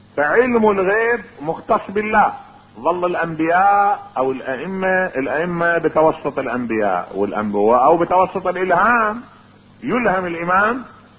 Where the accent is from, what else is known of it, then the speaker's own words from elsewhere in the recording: Najaf, Najaf Governorate, Iraq; قال لي انت منين؟ قلت له انا والله من العراق. قال لي من اي بلد؟ من النجف.